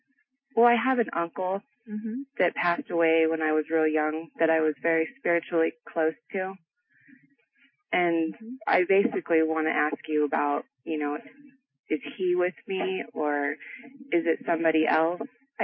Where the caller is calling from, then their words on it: Pagosa Springs, Colorado, United States; Pagosa Springs, Colorado.